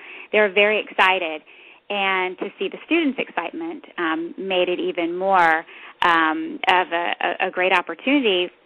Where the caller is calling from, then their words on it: Fredericksburg, Virginia, United States; We are in Fredericksburg, Virginia.